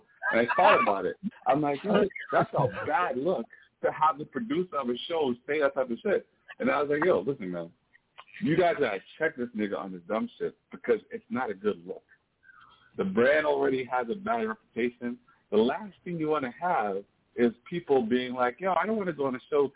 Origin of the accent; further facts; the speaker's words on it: Trinidad & Tobago; I'm from Trinidad.